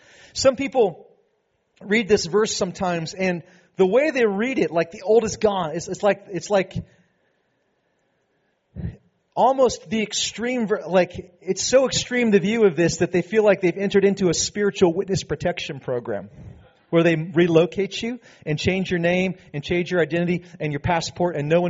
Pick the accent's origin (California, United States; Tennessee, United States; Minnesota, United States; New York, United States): California, United States; Petaluma; I never, ever got away with anything my entire time growing up in Petaluma.